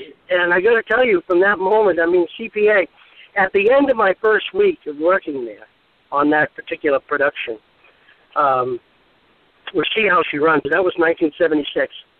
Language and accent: English; Boston, Massachusetts, United States; here I am about 18 years old, growing up in Boston, on the streets of Boston, and you know, hanging out with my friends in the street corner